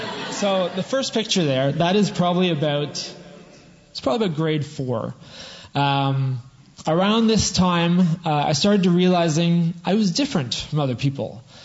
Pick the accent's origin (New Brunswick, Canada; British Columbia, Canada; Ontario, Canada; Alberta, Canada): Ontario, Canada; Manotick; So I was born in Canada in 1982 in a very small town. It wasn't even called a town. It was so small that it was called a village. It was the village of Manotick. Not too far from the city of Ottawa.